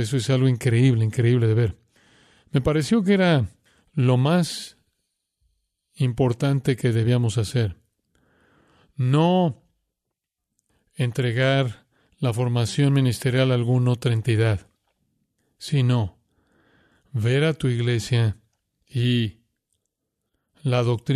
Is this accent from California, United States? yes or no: yes; Van Nuys, California, United States; Y yo nací en Van Nuys en 1978. Así que yo he estado aquí desde entonces